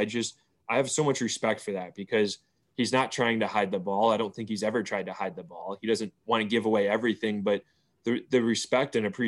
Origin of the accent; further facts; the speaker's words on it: Chicago, Illinois, United States; I mean, being a Chicagoan growing up here, I grew up a Cubs fan and in a family of diehard Cubs fans